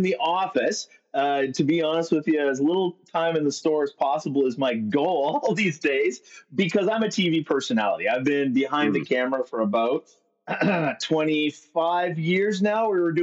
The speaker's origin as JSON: {"language": "English", "country": "Canada", "tie": "born or raised there", "said": "I grew up on a farm. And as a Canadian farmer who watched his family struggle from paycheck to season to crop to boom to bust"}